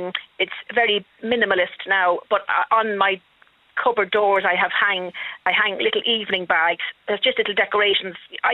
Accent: Dublin, Leinster, Ireland; now in Meath, Ireland; I'm Dublin originally, living down in Meath.

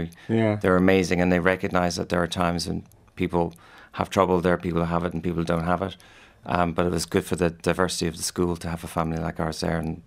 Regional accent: Ireland; So I ended up being an Irishman selling Bell's whiskey to the Scots.

